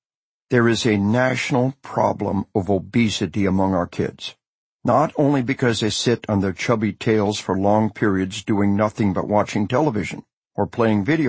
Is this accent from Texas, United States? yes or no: no; Arkansas, United States; Imagine some bubba from my home state of Arkansas